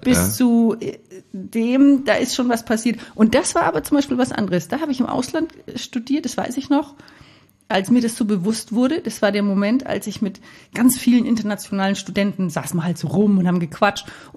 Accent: Hof, Bavaria, Germany; moved away as an adult; also born or lived in Fürth; Ich bin aufgewachsen in Hof und bin aber sehr schnell geflüchtet. Also mit 18, sobald es möglich war, habe ich echt meine Koffer gepackt. Und revidiere natürlich, ich bin ja eine Rückkehrerin.

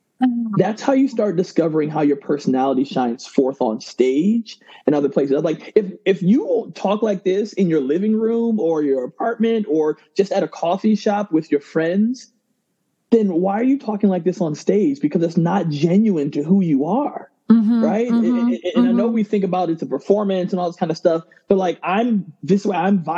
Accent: Ghana; So I'm originally from Ghana.

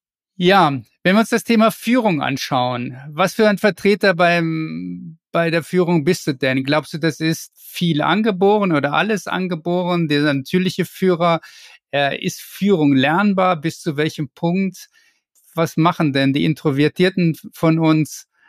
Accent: Essen, North Rhine-Westphalia, Germany; ich komme aus dem Ruhrgebiet, ich komme aus Essen

